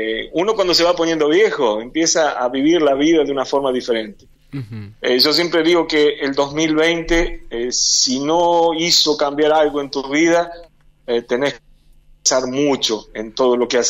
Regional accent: Gualeguaychú, Entre Ríos, Argentina; de nuestra ciudad, de nuestro Gualeguaychú. Yo nací, me crié prácticamente toda mi vida enfrente a la penitenciaría, si bien no era Pueblo Nuevo, pero nos dividía la vía.

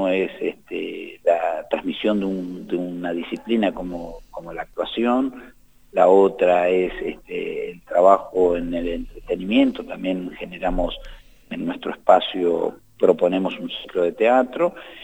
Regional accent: Caleta Olivia, Santa Cruz, Argentina; Somos de Caleta Olivia

